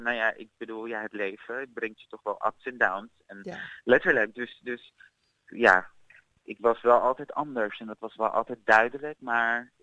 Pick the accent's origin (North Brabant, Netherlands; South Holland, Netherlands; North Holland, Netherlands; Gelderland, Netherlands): North Holland, Netherlands; Amsterdam; also born or lived in Suriname; Ik ben ook zeg maar van Surinaamse afkomst, maar ook Nederlandse afkomst. En ik ben in Suriname geboren en toen ik 2,5 was, ben ik naar mijn moeder naar Amsterdam verhuisd. En daar opgegroeid